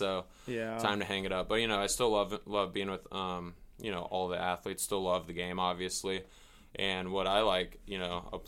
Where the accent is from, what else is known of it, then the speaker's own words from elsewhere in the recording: Jenks, Oklahoma, United States; So grew up, went to Jinx High School, played baseball, football, a little bit of hockey growing up.